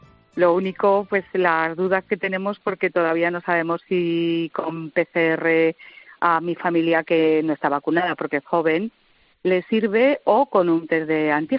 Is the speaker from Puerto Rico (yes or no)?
no; Zaragoza, Aragon, Spain; De Zaragoza.